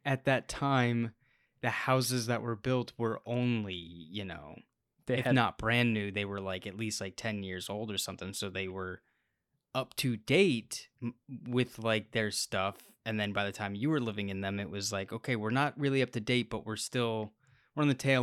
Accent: Orlando, Florida, United States; Cause like I grew up in Orlando, right?

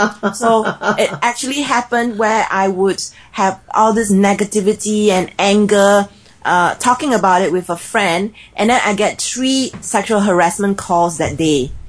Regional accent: Singapore; accent: Singlish; I don't speak well, I speak weird because I'm Singaporean and I speak Singlish.

